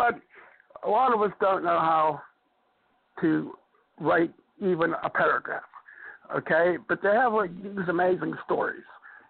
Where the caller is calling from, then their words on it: Pittsburgh, Pennsylvania, United States; I'm calling from the Pittsburgh area.